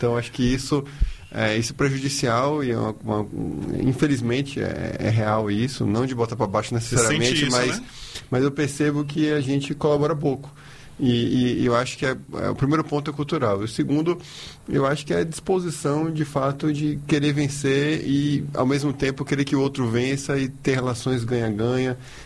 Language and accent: Portuguese; Alagoinhas, Bahia, Brazil; born there; Nasci em Alagoinhas.